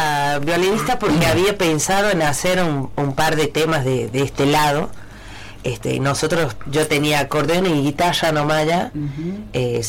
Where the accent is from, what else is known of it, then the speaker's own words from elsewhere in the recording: Córdoba, Argentina; accent: cordobesa; Tengo ahí entreverada la tonada cordobesa, pero también medio raro, pero es porque los del norte hablamos así